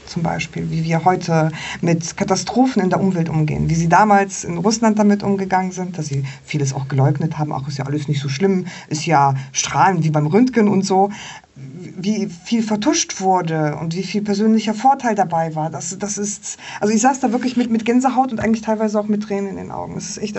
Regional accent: Poland; Also ich komme ja aus Polen

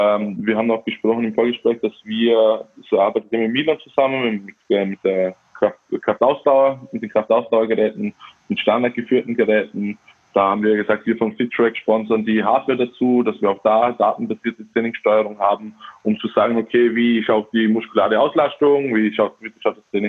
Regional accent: Austria; Bei uns in Österreich

